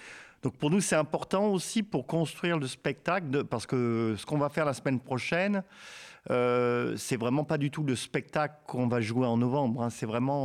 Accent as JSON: {"language": "French", "region": "Provence-Alpes-Côte d'Azur", "country": "France", "said": "on vient des Alpes de Haute-Provence"}